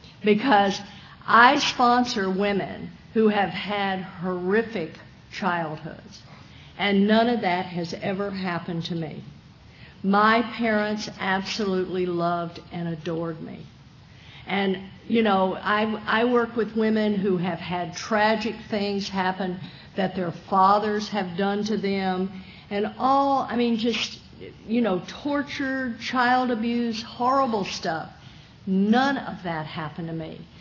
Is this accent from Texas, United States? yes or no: yes; Texas, United States; And I was born and raised in Texas, and I grew up in a Southern Baptist home.